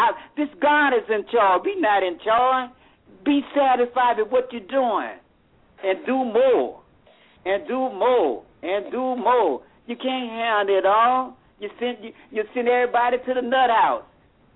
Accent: New Orleans, Louisiana, United States; Oh, well, no, I'm from New Orleans. I'm calling

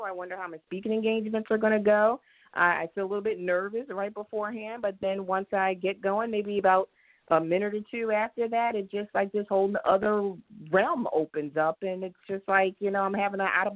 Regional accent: Philadelphia, Pennsylvania, United States; Yeah, I'm born and raised in Philadelphia.

